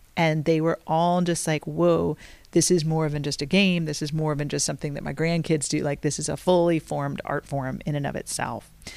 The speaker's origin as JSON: {"language": "English", "region": "Oklahoma", "country": "United States", "said": "And I'm originally from Oklahoma."}